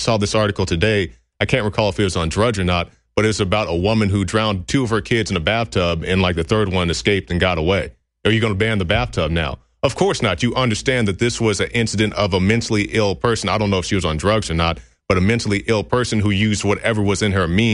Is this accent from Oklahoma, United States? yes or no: yes; Oklahoma, United States; Well, my home state of Oklahoma passed it back in 2013, I believe is when it came law, became law. And when I go home, you know, Christmas or, you know, summertime, I went here in May.